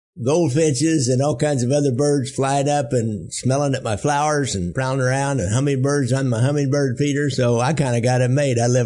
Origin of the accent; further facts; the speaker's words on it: England, United Kingdom; I'm English and Presbyterian, raised a Presbyterian